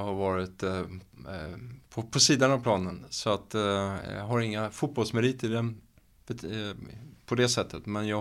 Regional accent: Lidingö, Stockholm County, Sweden; Jag kommer från Lidingö från början så att jag har ingen direkt koppling till Söder eller Södermalm och så.

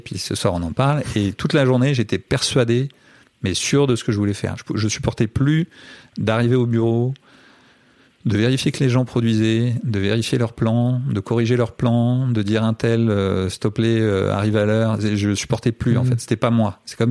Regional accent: France

